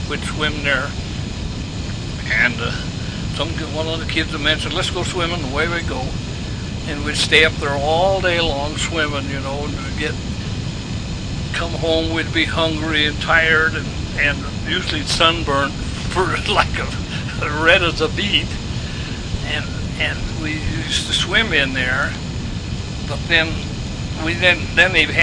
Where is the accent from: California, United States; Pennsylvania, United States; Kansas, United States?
Kansas, United States; right after we come here from Kansas.